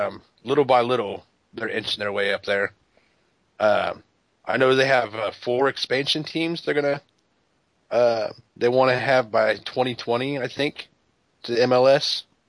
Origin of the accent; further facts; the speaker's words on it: United States; I am an American.